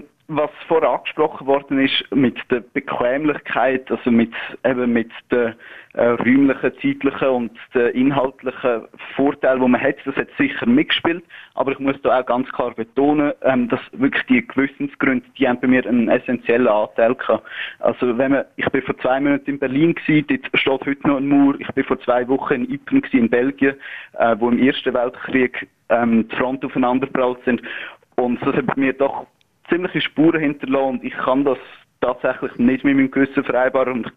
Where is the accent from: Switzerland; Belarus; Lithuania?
Switzerland; Aargau; Ich stamme aus dem Freiamt. Das ist ein eher ländliches Gebiet, vielleicht sogar ein bisschen provinzielles Gebiet im Kanton Aargau.